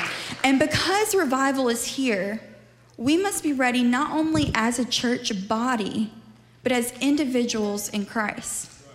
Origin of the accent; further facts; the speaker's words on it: Mississippi, United States; I'm from Mississippi.